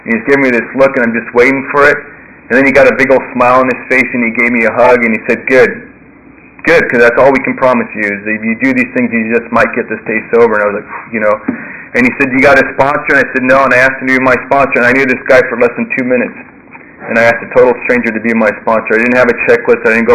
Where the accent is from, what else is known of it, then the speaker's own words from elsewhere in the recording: Santa Monica, California, United States; I grew up in Santa Monica